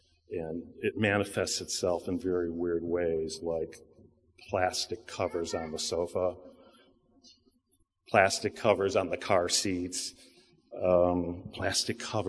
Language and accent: English; Chicago, Illinois, United States; I'm from Chicago, that great American city that divides alcohol from beer and wine.